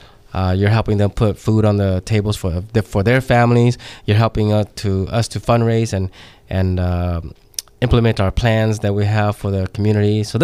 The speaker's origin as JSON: {"language": "English", "town": "Fresno", "region": "California", "country": "United States", "tie": "born or raised there", "said": "Fresno is awesome. I've been here for the last, I can't even count how many years. It's my hometown, I consider it. So even though I was born outside of here"}